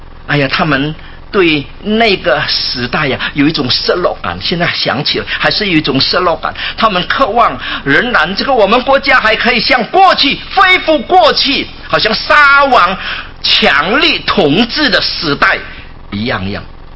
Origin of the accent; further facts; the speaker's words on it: Indonesia; 在亚洲的东南亚，我是从印尼过来的